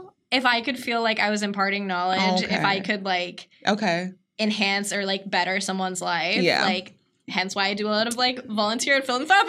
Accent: Houston, Texas, United States; I grew up in Houston.

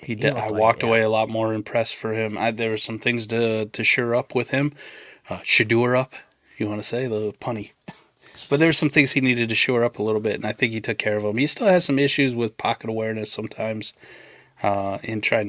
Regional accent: Iowa, United States; even though I grew up in Iowa.

